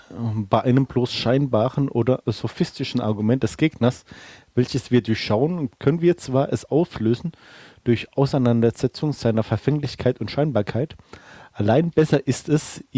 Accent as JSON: {"language": "German", "town": "Bellheim", "region": "Rhineland-Palatinate", "country": "Germany", "said": "Nee, ich bin ja kein Landauer Kind, ich bin ja aus Bellheim."}